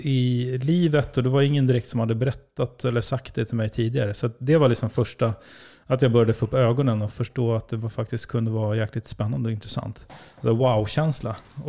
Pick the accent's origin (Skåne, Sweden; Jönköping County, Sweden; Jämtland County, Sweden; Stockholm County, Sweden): Stockholm County, Sweden; Nacka; Från Nacka, från Orminge. Och växte ju själv upp i med skilda föräldrar. Så att jag växte inte upp i någon akademiker läshem.